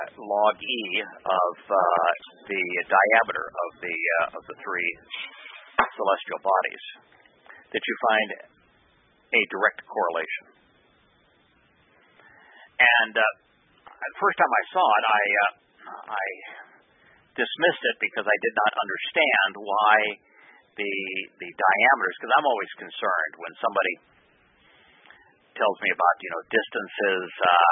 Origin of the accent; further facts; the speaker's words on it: Charlottesville, Virginia, United States; I had not seen it up close and personal, nor observed its tactics until I saw it in my hometown in Charlottesville, Virginia.